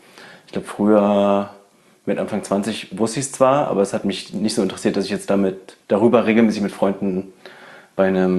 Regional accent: Berlin, Germany; born there; ich bin auch in Berlin geboren.

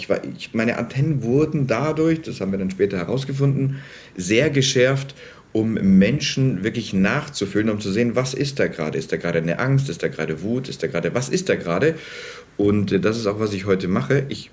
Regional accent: Berlin, Germany; born there; Ich bin in Berlin geboren. Ich bin Kind von zwei Arbeitern

